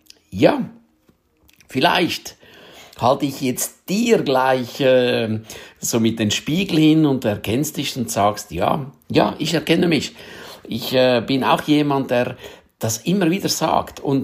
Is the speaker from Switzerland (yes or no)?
yes; Switzerland; Bei uns in der Schweiz sagt man «Göschen ein Airolo».